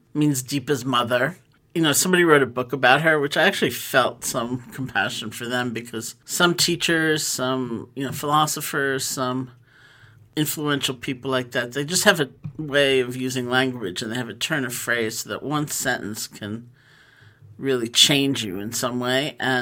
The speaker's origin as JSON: {"language": "English", "town": "New York City", "region": "New York", "country": "United States", "tie": "born or raised there", "said": "I grew up in New York City, and my parents got a divorce when I was 4."}